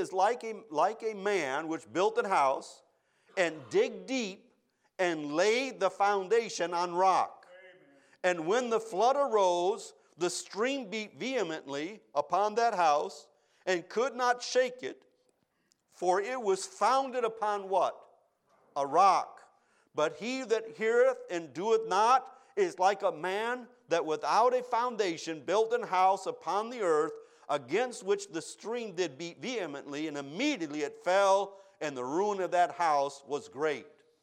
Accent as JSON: {"language": "English", "region": "Michigan", "country": "United States", "said": "Yeah, I'm from Michigan. What can you say?"}